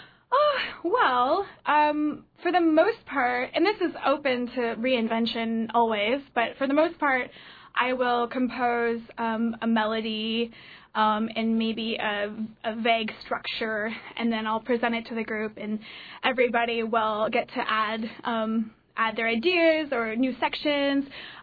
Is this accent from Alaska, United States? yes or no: yes; Wasilla, Alaska, United States; I'm from Wasilla.